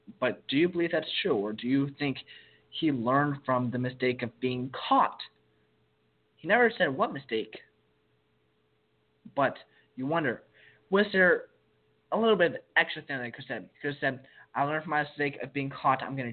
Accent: Mount Lebanon, Pennsylvania, United States; he went to Mount Lebanon High School, which is my hometown in Pittsburgh.

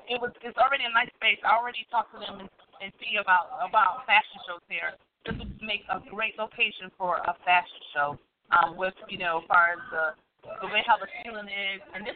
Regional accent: South Carolina, United States; now in Hope Mills, United States; We're from Hope Mills, but I'm originally from South Carolina.

